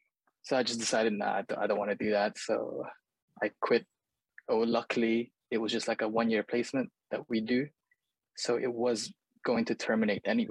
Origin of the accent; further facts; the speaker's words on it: Manila, Metro Manila, Philippines; now in United Kingdom; So I grew up in Manila. So like the capital city of the Philippines. But to be fair, I barely remember much of my childhood then, because obviously I've been in the UK for like 20 years, almost 20 years or so.